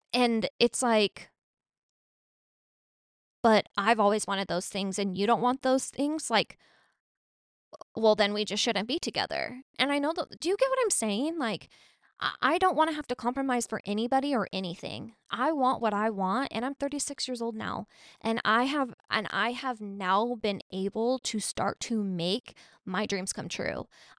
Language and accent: English; Arizona, United States; And so I'm from Arizona. I'm not from Scottsdale